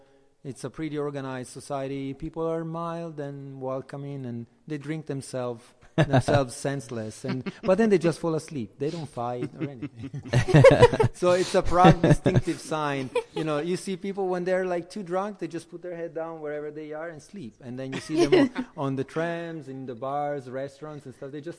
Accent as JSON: {"language": "English", "town": "Turin", "region": "Piedmont", "country": "Italy", "tie": "born or raised there", "lives_now": "Philadelphia, United States", "said": "So I feel very at home in Philadelphia because it reminds me so much of my hometown."}